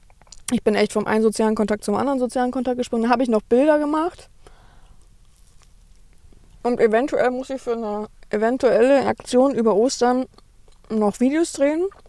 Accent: Berlin, Germany; das ist ja nun mal meine alte Heimat. Und ihr dürft euch nicht Berlin vorstellen, nicht Innenstadt, sondern schon sehr Randgebiet, ne?

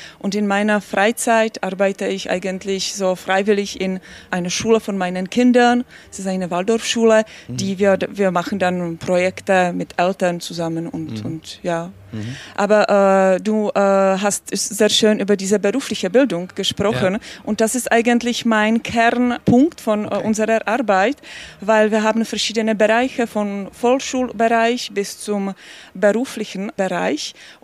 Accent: Czechia; German is a second language; aus Tschechien

